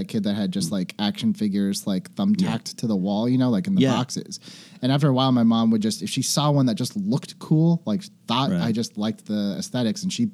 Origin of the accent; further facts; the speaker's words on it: Fresno, California, United States; Fresno, California. Central Valley.